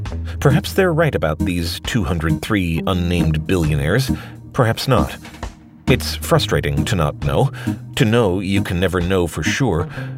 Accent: San Francisco, California, United States; Last summer, I was wandering around the neighborhood where I grew up in San Francisco

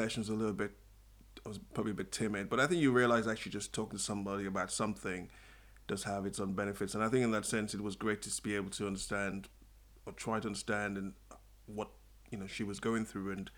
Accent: Sierra Leone; I grew up partly in Sierra Leone and partly here.

